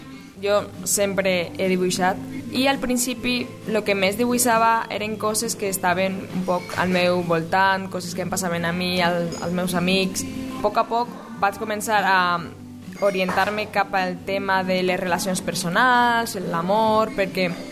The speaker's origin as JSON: {"language": "Catalan", "town": "Valencia", "region": "Valencian Community", "country": "Spain", "said": "soc de València i actualment treballo com a dissenyadora gràfica i il·lustradora."}